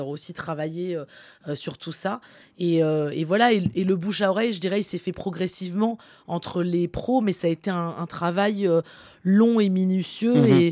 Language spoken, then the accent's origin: French; Paris, Île-de-France, France; born there; also born or lived in Aubervilliers; Moi je suis née à Paris, j'ai vécu à Aubervilliers puis à Paris, donc voilà, mais mon père et ma culture est aussi une culture d'outre-mer